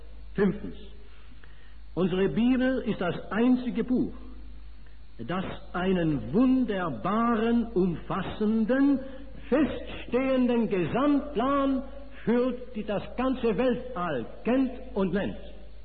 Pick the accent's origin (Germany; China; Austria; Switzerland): Switzerland; accent: Swiss German; first language Swiss German; deutsche Sprache ist meine Muttersprache, also auf Schweizerdeutsch vorerst war